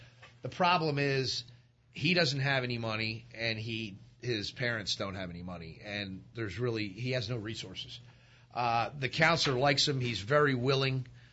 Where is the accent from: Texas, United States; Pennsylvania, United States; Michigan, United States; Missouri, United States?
Pennsylvania, United States; Drexel Hill; I grew up in Delaware County, Drexel Hill. Was a Catholic school kid. Lived in Drexel Hill most of my life. My parents moved out to Broomall in 1980. I was 16 years old.